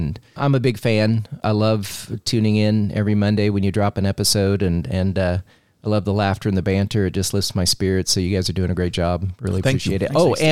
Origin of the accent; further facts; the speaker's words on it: Kansas, United States; And so we grew up in Christ the King Parish, went to grade school there, Bishop Carroll High School, went to Pitt State University for 2 years in Southeast Kansas, then transferred to the University of Kansas and finished in 92.